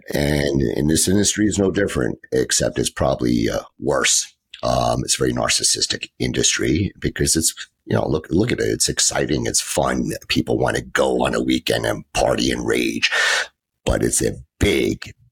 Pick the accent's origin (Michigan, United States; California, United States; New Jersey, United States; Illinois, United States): New Jersey, United States; Well, born and raised in the Northeast, specifically New Jersey, right outside of New York City